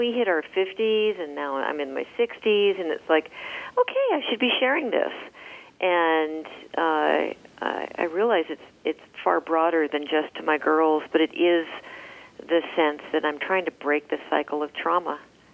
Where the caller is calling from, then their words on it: Santa Cruz, California, United States; Santa Cruz, California.